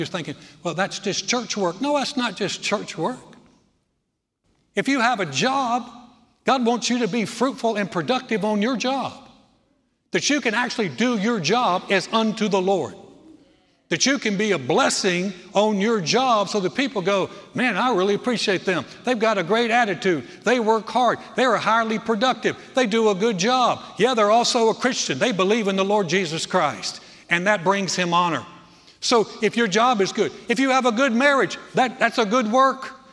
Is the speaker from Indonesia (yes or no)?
no; North Carolina, United States; in my home state of North Carolina